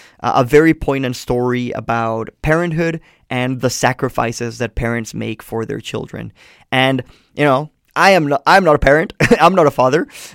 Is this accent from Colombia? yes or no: yes; Colombia; I didn't grow up in the United States. I'm from Colombia.